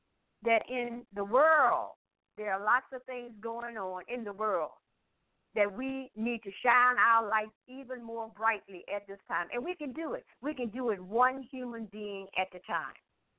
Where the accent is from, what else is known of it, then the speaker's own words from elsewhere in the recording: Saxe, Virginia, United States; I grew up in Charlotte County, Saxe, Virginia, about an hour and a half away from Richmond, Virginia, on a farm.